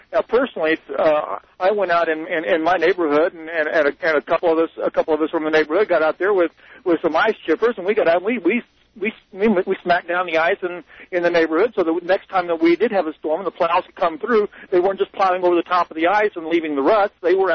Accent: Oklahoma, United States; also born or lived in Texas; now in Colorado; I'm from Oklahoma and Texas primarily, and you know, with all the ice storms have just moved through there, that's what we really learned to drive in.

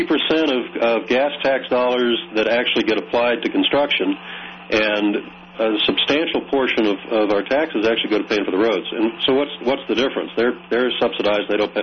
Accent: Denver, Colorado, United States; also born or lived in Europe / Japan; I grew up in Denver and have been around here a long time, old retired transactional lawyer, but I also spent a lot of time living in Europe and living in Japan.

